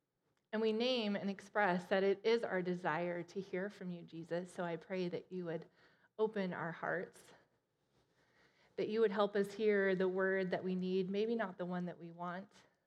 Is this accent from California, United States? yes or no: yes; Fresno, California, United States; I grew up in Fresno, so I've been to Sequoia a number of times. It's like an easy day trip from my hometown.